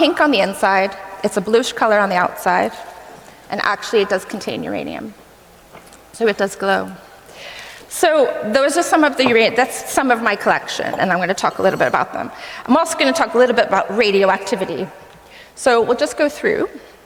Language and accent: English; New York, United States; now in Newcastle, United Kingdom; I'm based in Newcastle, which is nearly all the way almost in Scotland, originally from New York, which is why I don't sound like I'm from Newcastle.